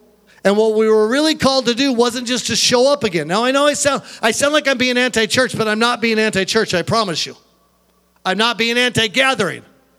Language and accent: English; Seattle, Washington, United States; now in Montana, United States; I grew up in Seattle, but I live in Montana right now.